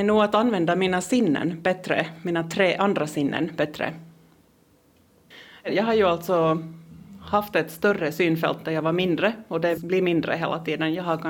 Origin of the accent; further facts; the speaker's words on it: Finland; first language Finnish Sign Language; Swedish is a second language; jag är ju finsk teckenspråkig själv.